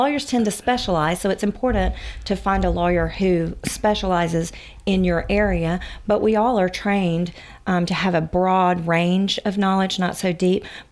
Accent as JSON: {"language": "English", "town": "Macon", "region": "Georgia", "country": "United States", "said": "I am. I'm originally from Bibb County. So I came to West Georgia at my father's request, and to West Georgia College then, now University of West Georgia."}